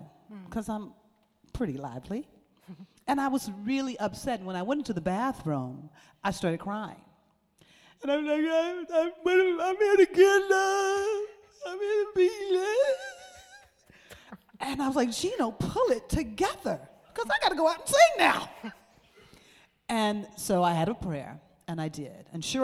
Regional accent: St. Louis, Missouri, United States; I'm from the Midwest, St. Louis, Missouri.

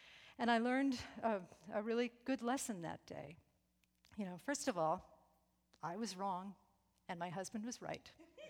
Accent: New York, United States; And, you know, we're like from New York and everything, and therefore incredibly wild and sophisticated.

